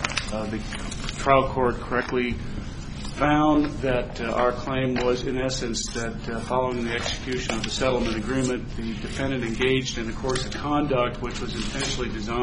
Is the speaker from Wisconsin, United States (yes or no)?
no; Bend, Oregon, United States; I'm from Bend, Oregon.